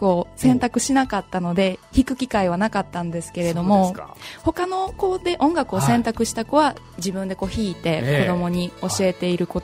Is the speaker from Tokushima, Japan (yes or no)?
yes; Tokushima, Japan; 私徳島県の出身でして、